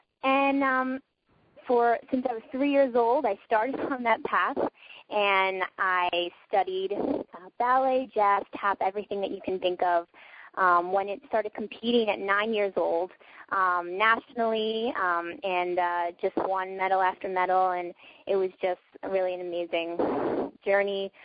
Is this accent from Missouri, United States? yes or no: no; Brooklyn, New York, United States; I am from Brooklyn, New York. I come from Bensonhurst, which is a very Italian neighborhood, and I come from a very Italian Catholic family.